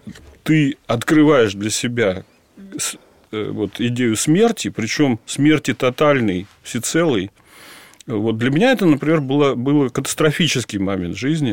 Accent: Moscow, Russia; born there; слава Богу, что я родился именно в Москве, а не в Вашингтоне.

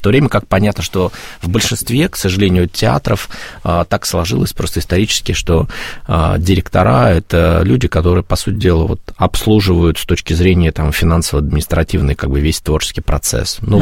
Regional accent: Kaliningrad, Kaliningrad Oblast, Russia; also born or lived in Poltava / Astrakhan; now in Mytishchi, Russia; Нет, я родился в Полтаве, детство провел в Астрахани, вот в школе учился основную часть в Калининграде, и потом уже переехал в московский регион, в Мытищи.

